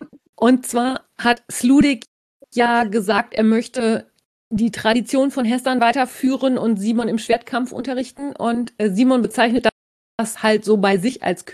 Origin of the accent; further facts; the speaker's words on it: North Rhine-Westphalia, Germany; Ich komme aber lieber aus Ostwestfalen als aus dem südlichen Landkreis Osnabrück.